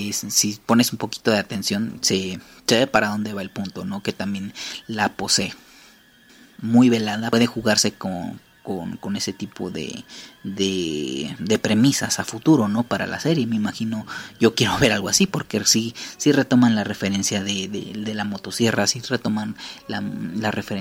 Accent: Mexico; Y me da risa, yo soy mexicano, pero me da risa ese tipo de humor

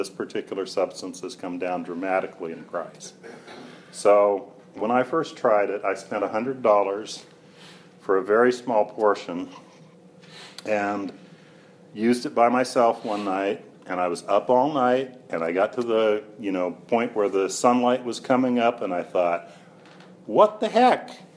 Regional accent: Seattle, Washington, United States; also born or lived in Arizona; now in Atlanta, United States; I grew up in Seattle, Washington. I lived there for about 29 years. Then I moved to Arizona for 5 years, and then I've been in Atlanta for 15 years.

